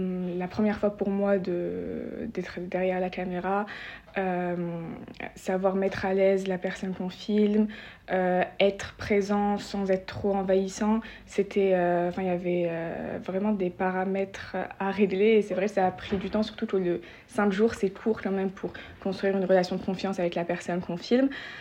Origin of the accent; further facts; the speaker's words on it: Algeria; moved away as an adult; now in France; j'ai grandi en Algérie, j'ai eu mon bac là-bas et je suis venue en France pour faire mes études.